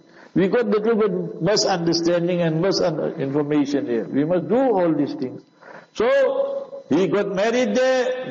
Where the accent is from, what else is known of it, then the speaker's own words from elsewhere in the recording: Jeddah, Makkah Province, Saudi Arabia; I said, I'm in Jeddah, I'm from Jeddah.